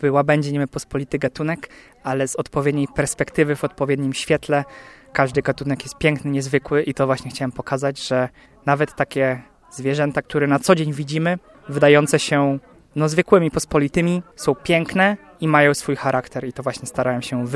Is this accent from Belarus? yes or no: no; Wrocław, Lower Silesian Voivodeship, Poland; jestem z Wrocławia, jest ich niewiele